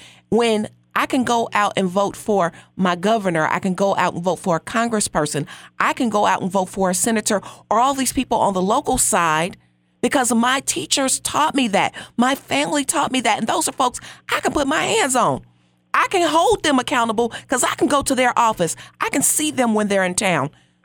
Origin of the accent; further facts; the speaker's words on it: Chicago, Illinois, United States; And my hometown.